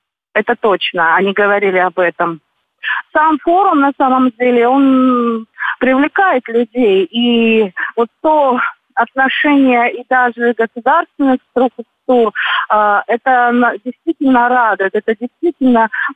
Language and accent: Russian; Abkhazia, Georgia; Абхазия, мы из Абхазии, получается